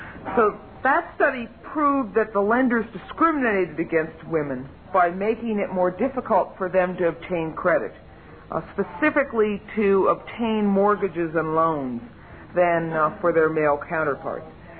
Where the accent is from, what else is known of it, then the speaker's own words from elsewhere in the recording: New York, United States; I'm, of course, as a New Yorker, a personal friend of many of the leaders in the women's movement.